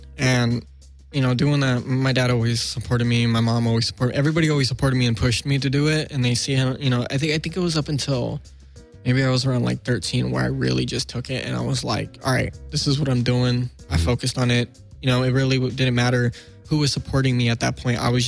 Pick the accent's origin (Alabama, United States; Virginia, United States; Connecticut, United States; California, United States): California, United States; Norco; also born or lived in Paramount / Norwalk / Southgate / Glendale; Yeah, and I lived in Norwalk, Southgate. The most recent, and then I moved at 3 years old to Norco in Riverside County, and then most recent time living in LA was in Glendale with my dad, and that was last year.